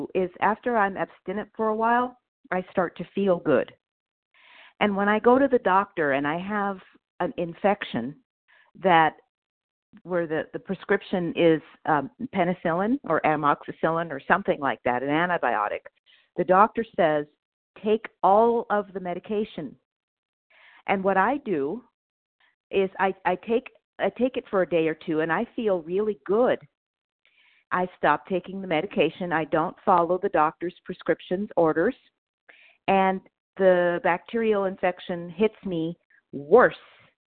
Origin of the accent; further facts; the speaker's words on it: Los Angeles, California, United States; And I'm from California, Los Angeles.